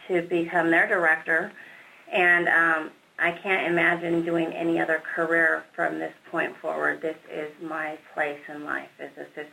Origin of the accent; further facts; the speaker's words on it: Colorado, United States; moved away as an adult; now in Dallas-Fort Worth, United States; I'm originally from Colorado. I did management in Colorado with CERS, and I moved to the Dallas-Fort Worth area to be closer to family.